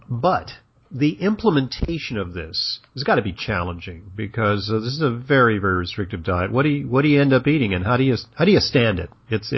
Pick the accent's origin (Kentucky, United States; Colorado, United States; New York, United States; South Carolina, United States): New York, United States; New York City; I'm from New York City